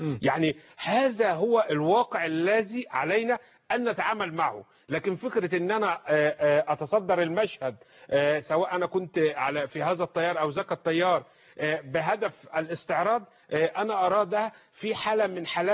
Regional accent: Egypt

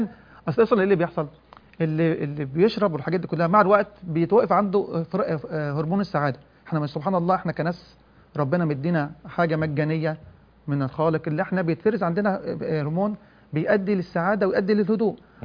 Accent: Egypt; احنا يعني عندنا في مصر

